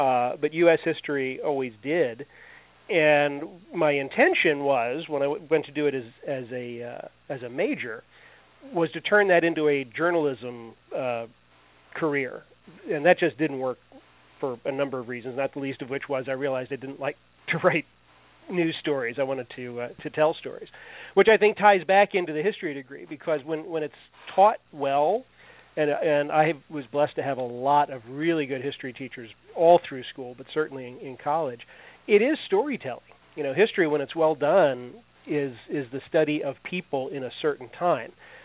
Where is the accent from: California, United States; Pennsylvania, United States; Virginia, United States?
Virginia, United States; Well, I grew up in Virginia, right along the path for both of the Manassas campaigns in the Civil War.